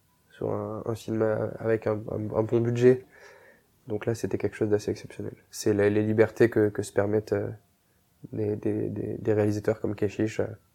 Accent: Montpellier, Occitanie, France; Je suis né à Montpellier, j'ai grandi là-bas

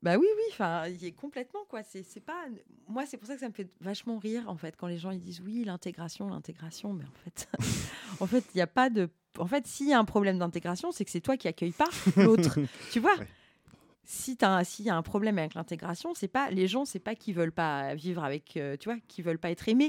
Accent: Île-de-France, France; je suis née à Paris. Bon, j'ai pas grandi à Paris, j'ai grandi en banlieue, mais je suis née à Paris. Ma première langue, c'était le français.

